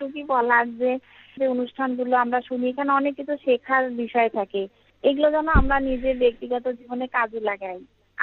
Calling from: Rangpur, Rangpur Division, Bangladesh; আমি IRIB fan ক্লাবের সদস্য, বাসা রংপুর।

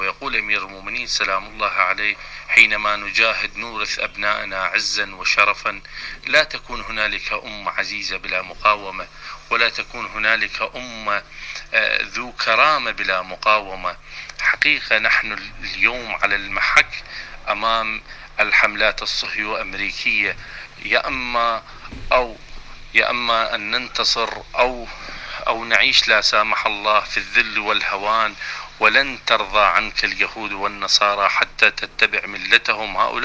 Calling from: Iraq; من العراق. شكرا جزيلا لكم إخوان

